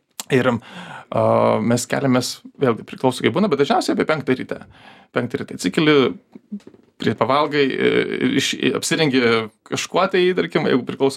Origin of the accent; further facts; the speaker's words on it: Dzūkija, Lithuania; aš augau kaime Dzūkijos tokiam mielupiu.